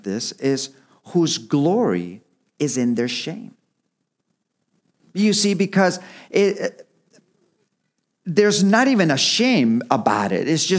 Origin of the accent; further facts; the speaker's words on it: Capdepera, Balearic Islands, Spain; When I grew up in Capdepera, it was custom that if the bells would go off and they would ring and someone died.